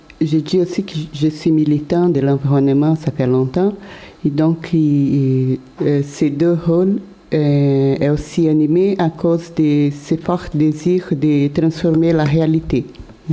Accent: Brazil; French is a second language; Je suis brésilienne et désolée, mais je ne parle pas bien français.

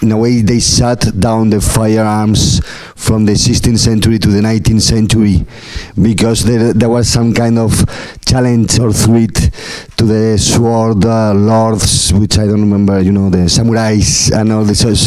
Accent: Spain; I come from Spain. I'm doing a research stay here in Paris for 10 days

